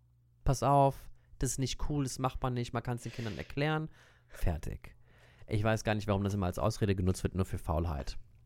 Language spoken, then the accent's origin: German; Italy; in Italien, meine lieben Leute, wo ich herkomme